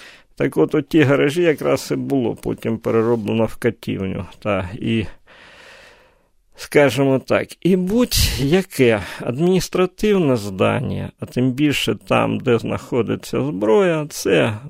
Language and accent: Ukrainian; Luhansk, Luhansk Oblast, Ukraine; я на перехресті Шовкового і Оборони народився, який жив все життя у Луганську